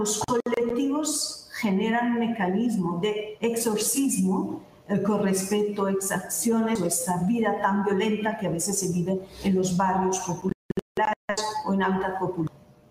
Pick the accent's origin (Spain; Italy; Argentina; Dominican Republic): Italy; Spanish is a second language; now in Bogotá, Colombia; Yo soy italiana, entonces, como extranjera que ha venido a vivir en esta ciudad